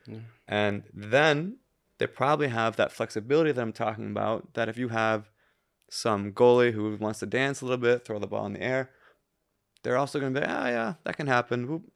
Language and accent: English; United States; Like I just like to in America, as an American, we just like to shoot the shit.